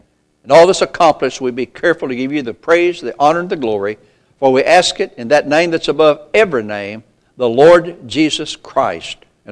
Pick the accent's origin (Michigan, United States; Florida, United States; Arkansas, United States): Arkansas, United States; I'm from Arkansas and I say thee, amen.